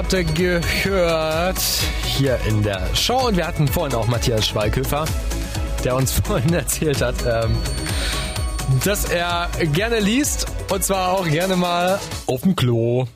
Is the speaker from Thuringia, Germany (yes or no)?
yes; Jena, Thuringia, Germany; Ich bin nämlich einerseits sehr, sehr gerne in meiner Heimat, in Jena.